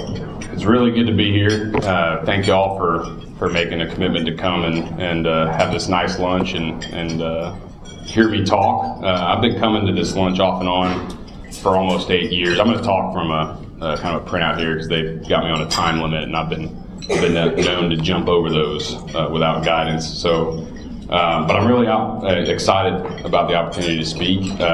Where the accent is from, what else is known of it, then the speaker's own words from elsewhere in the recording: Norcross, Georgia, United States; I grew up in Atlanta, Georgia, in a little suburb called Norcross.